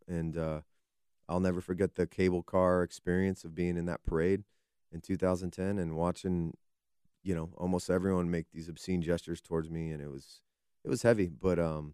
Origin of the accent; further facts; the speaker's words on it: San Diego, California, United States; also born or lived in Las Vegas; I was born in Vegas, and we lived there till I was seven. So the memories before that, before we moved to San Diego, were short.